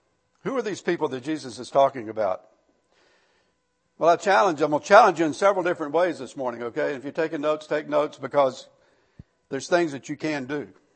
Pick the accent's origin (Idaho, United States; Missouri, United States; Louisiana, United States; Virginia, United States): Virginia, United States; Richmond; I'm from Richmond, and we did things different in Richmond